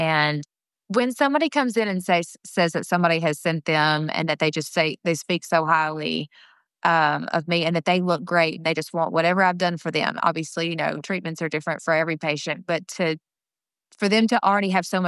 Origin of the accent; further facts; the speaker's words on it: Pulaski, Tennessee, United States; I do Botox and Dysport in my hometown in Pulaski once a month